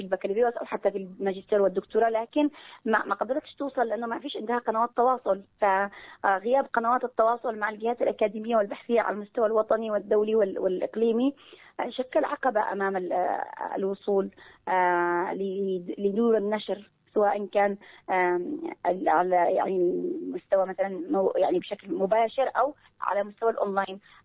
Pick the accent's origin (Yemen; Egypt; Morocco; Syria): Yemen; نحن كباحثات يمنية نعتمد على بعض